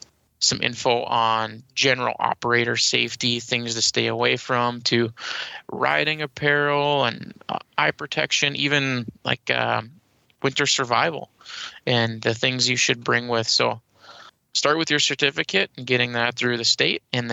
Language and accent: English; Minnesota, United States; I'm from Minnesota, been riding snowmobiles for 25 plus years and a lot of experience riding both here around the Midwest and out in the mountains.